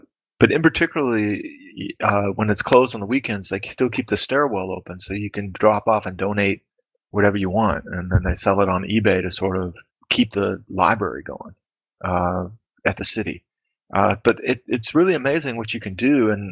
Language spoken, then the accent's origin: English; United States; now in Karlsruhe, Germany; As an American living in Germany